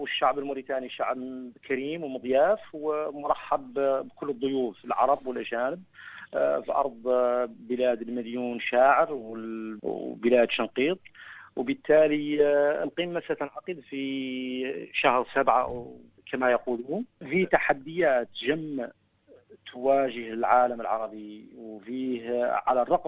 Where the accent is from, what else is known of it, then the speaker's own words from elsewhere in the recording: Mauritania; فنحن عرب، فنحن لبنانيين، فنحن موريتانيين، لبناني موريتاني، تربينا على النزعة العربية